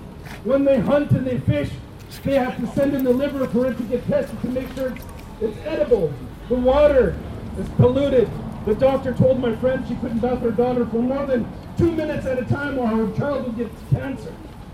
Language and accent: English; Vancouver, British Columbia, Canada; I'm from the Tisleotu Nation. That's in Vancouver, British Columbia.